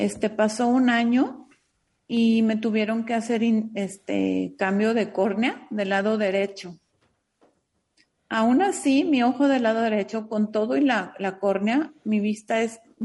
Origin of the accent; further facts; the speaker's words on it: Guadalajara, Jalisco, Mexico; y yo soy de aquí de Guadalajara.